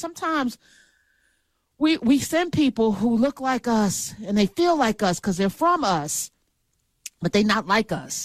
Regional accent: New Jersey, United States; I'm a New York adjacent person, even though I'm from Jersey

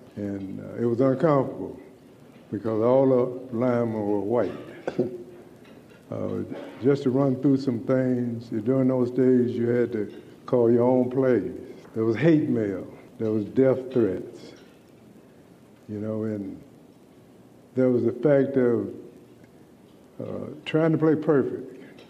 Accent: the South, United States; And then secondly, I was coming from the South. I never went to school or played with a white player.

